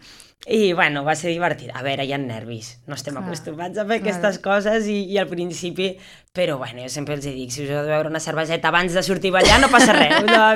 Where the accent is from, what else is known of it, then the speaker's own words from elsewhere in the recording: Tarragona, Catalonia, Spain; Jo soc molt tarragonina